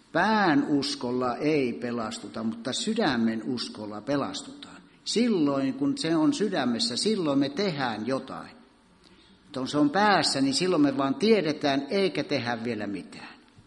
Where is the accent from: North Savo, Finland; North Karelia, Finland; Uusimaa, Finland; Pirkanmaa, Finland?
North Karelia, Finland; kun minä synnyin siellä Pohjois-Karjalassa meidän mökissä, niin ei ollut sähköjä, ei ollut televisiota tietenkään, eikä radioita, eikä mitään. Ei mitään. Sitten kun minä täytin 11, niin meille tuli sähköt.